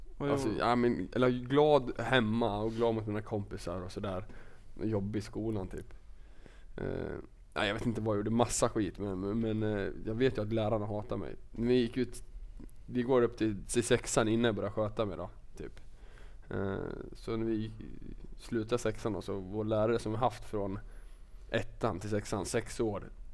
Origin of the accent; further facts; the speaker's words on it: Hällberga, Södermanland, Sweden; Min kompis, eller granne också för en del, i Hällberga där jag är uppvuxen.